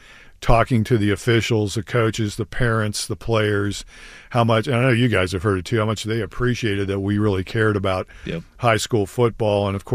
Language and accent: English; Durham, North Carolina, United States; I grew up on the Duke campus because my father worked there.